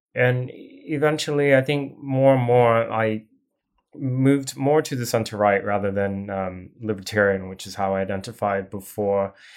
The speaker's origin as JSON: {"language": "English", "town": "Portland", "country": "United States", "tie": "born or raised there", "said": "I grew up primarily in Portland."}